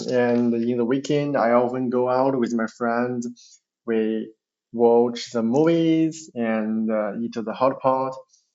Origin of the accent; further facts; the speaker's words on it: Xi'an, Shaanxi, China; English is a second language; I'm from Xi'an, an inland city in the North China, and I work here as a software engineer.